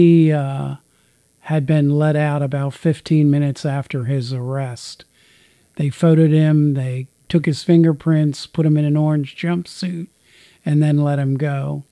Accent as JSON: {"language": "English", "town": "Newark", "region": "Delaware", "country": "United States", "said": "I came here from Delaware. Near the university, actually."}